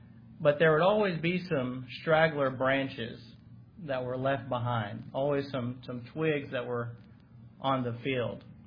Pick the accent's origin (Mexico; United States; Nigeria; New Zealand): Mexico; the house that I grew up in Mexico, on either side had two fields.